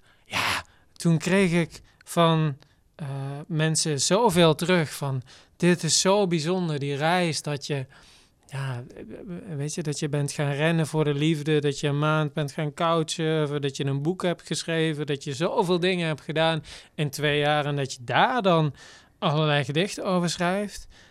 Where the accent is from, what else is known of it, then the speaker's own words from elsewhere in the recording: Gennep, Limburg, Netherlands; Ja, verbinding te hebben met hier, met Gennep, met nou ja, de plek waar ik opgroeide.